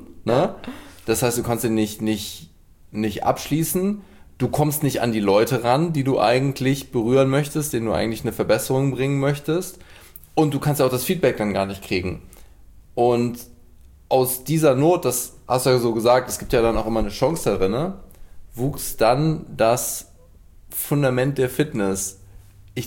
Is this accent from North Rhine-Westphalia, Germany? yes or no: yes; Cologne, North Rhine-Westphalia, Germany; born there; Als gebürtiger Kölner